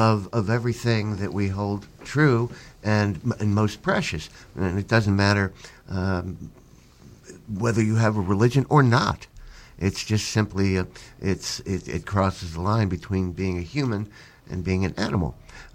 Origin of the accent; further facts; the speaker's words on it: New Jersey, United States; I'm from New Jersey. We're driving in Newark, and I saw black people. There were black people where I grew up, but wasn't out of the house much.